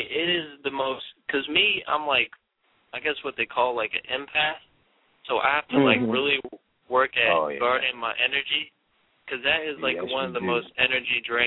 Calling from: Austin, Texas, United States; I'm calling from Austin, Texas.

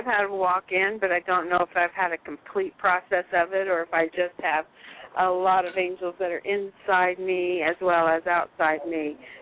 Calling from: Sacramento, California, United States; I'm still in Sacramento.

